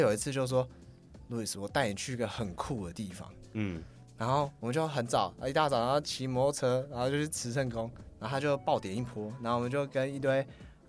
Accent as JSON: {"language": "Chinese", "region": "Hsinchu", "country": "Taiwan", "also_born_or_lived": "Taipei", "said": "我不是台北人，我是新竹人"}